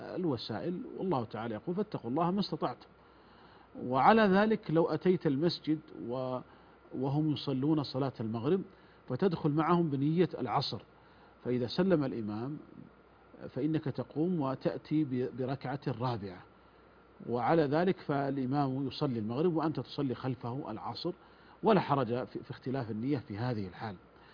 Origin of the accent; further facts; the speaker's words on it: Saudi Arabia; أولا الضمان الاجتماعي عندنا في المملكة العربية السعودية